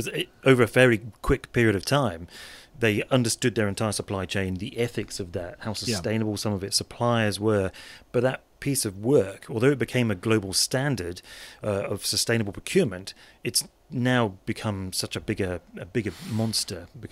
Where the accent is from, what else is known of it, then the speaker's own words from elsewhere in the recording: South West England, United Kingdom; I'm from Devon, so I don't believe in anything that doesn't eat grass or doesn't moo.